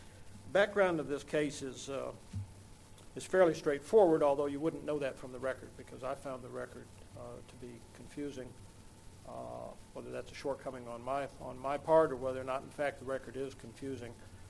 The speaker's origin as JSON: {"language": "English", "town": "Fort Worth", "region": "Texas", "country": "United States", "said": "from Fort Worth."}